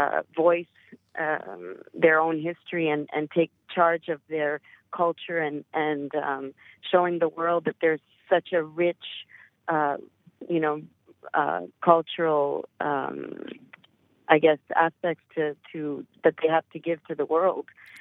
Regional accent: Canada; I'm Canadian, so particular affinity to him.

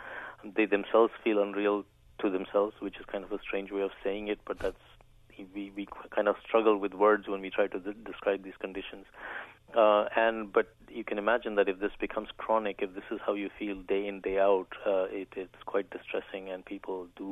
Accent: India; Yeah, I grew up in India

